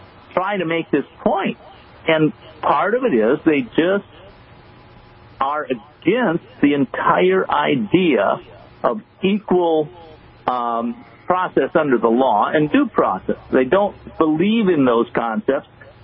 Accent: Wisconsin, United States; But I followed that case pretty closely because it was in Wisconsin and I grew up in Wisconsin.

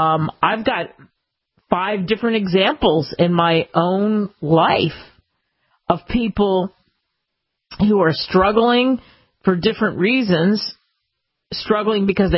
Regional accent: United States; where are you from, lass? America. Then by the time he heard my accent, oh, of course, going back to the U.S., eh? Yep.

